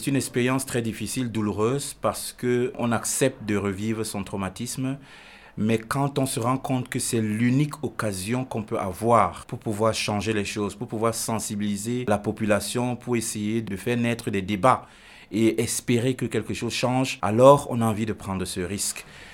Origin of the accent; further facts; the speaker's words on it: Cameroon; now in Winterthur, Switzerland; Je suis originaire du Cameroun. Ça fait 6 ans que je vis en Suisse. Plus précisément dans la ville de Winterthur, dans le canton de Zurich.